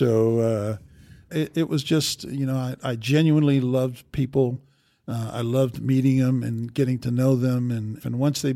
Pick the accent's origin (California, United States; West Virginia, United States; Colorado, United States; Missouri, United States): California, United States; He was from New Jersey and I was from California, two opposite ends of the country.